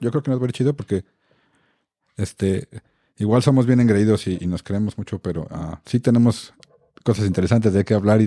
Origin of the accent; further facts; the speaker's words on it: Mexico; Somos mexicanos guadalupanos